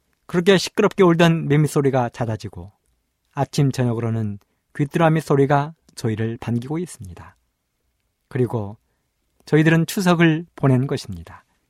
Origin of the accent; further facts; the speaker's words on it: Imsil, North Jeolla, South Korea; 말씀을 전하는 저의 고향은 전라북도 임실입니다. 산골입니다. 그래서 그런지 사람들은 저를 가리켜 부르기를 촌놈이라고 부릅니다.